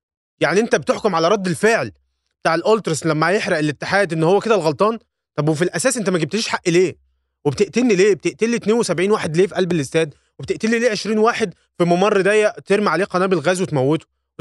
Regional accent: Egypt; فكرة الألترس عندنا في مصر

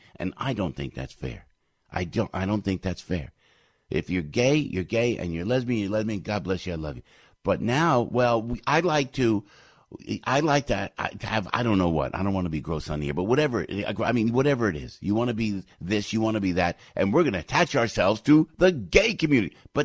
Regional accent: New York, United States; We're from New York, from New Jersey.

